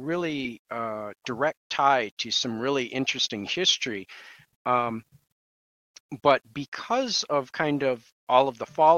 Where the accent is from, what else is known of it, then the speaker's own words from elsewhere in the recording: Midland, Michigan, United States; Yeah, so I was born and raised here in Midland back in the 70s, 72 to be exact, and have lived all of my life here with the exception of some time away for school and a little bit of traveling, but not a whole lot.